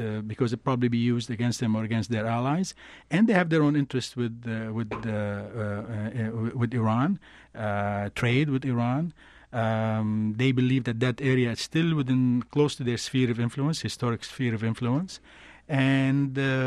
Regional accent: Beirut, Beirut Governorate, Lebanon; I grew up in Beirut with Armenians, and I'm very familiar with the emotional impact of that legacy on Armenian communities all over the world, including in this country.

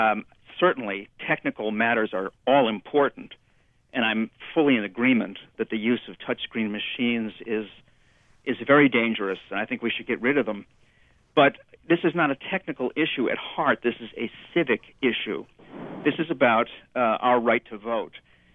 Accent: Chicago, Illinois, United States; I mean, I'm a Chicagoan, so, you know, I know too much to be a Democrat.

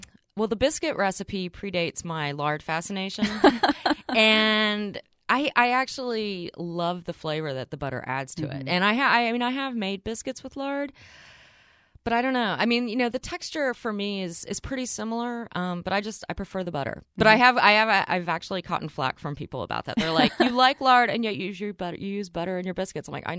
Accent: Dallas, Texas, United States; also born or lived in Houston / Austin; now in New York, United States; because I grew up in Dallas and in Houston, mm-hmm. and then I spent some time in Austin. And so my when I moved to New York, my experience was pretty much limited to those three locations.

